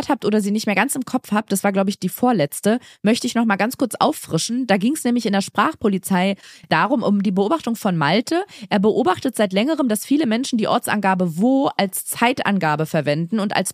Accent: Thuringia, Germany; Ich komme aus Thüringen und ich wohne jetzt fürs Studium in Bayern.

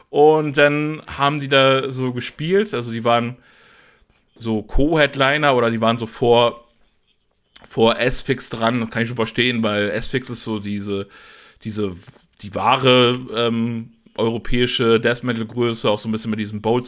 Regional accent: Kiel, Schleswig-Holstein, Germany; so als Kieler einfach so mal in die Mitte von Deutschland fahren

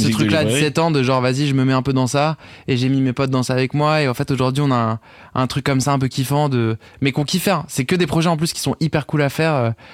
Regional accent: Paris, Île-de-France, France; moi, c'est vrai que j'ai grandi à Paris.

